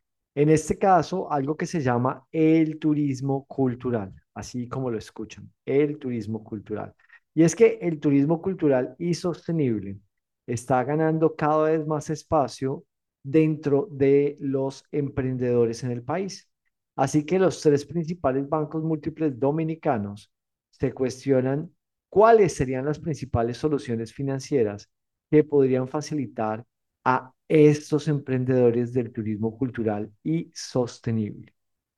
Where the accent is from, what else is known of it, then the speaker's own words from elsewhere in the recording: Colombia; Mire, yo soy muy mal colombiano